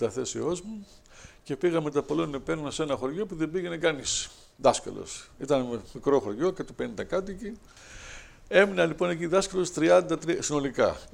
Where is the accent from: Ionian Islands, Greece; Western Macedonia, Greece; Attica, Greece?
Attica, Greece; Piraeus; εγώ γεννήθηκα στον Πειραιά και μεγάλωσα εδώ και ανδρώθηκα εδώ.